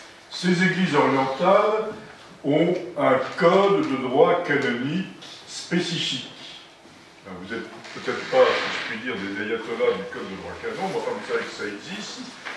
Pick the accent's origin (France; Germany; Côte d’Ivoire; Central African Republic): France; parce que chez nous en France